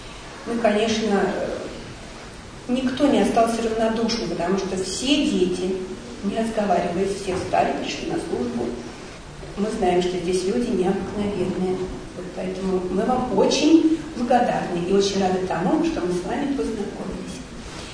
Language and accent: Russian; Moscow, Russia; мы, собственно говоря, москвичи, коренные москвичи. Прожив почти 30 лет в Москве